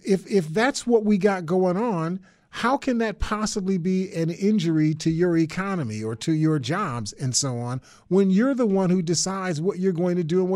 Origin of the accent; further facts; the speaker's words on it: United States; I'm an American.